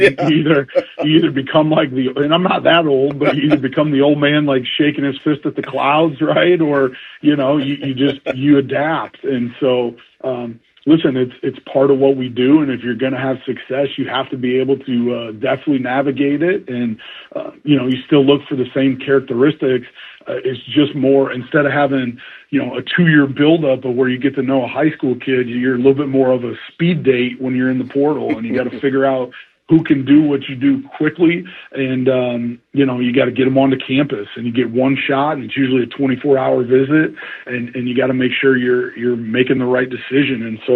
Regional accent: Maumee, Ohio, United States; moved away as an adult; Yeah, local boy done good, right? It's, I grew up here in Maumee. My mother's doorstep's about 7 miles from my office chair, and I haven't decided if that's a good thing or a bad thing yet. I left in 1997 to go to college

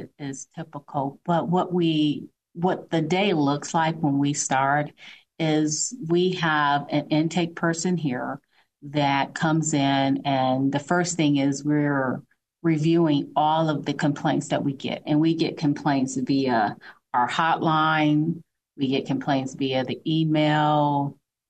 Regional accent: Detroit, Michigan, United States; Yes, I am originally from Michigan, the Detroit area.

